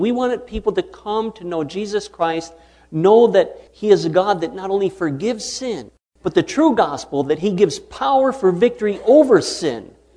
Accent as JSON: {"language": "English", "region": "Michigan", "country": "United States", "said": "I'm here from Michigan with my wife, Melody."}